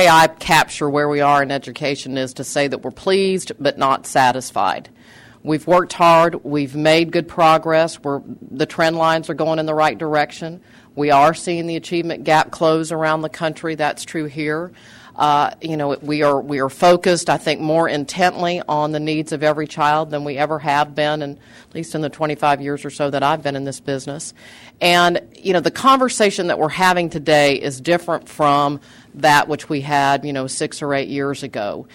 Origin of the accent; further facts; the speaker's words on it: Texas, United States; sadly, places like my home state, and I've talked to them about this, of Texas in that kind of bottom half.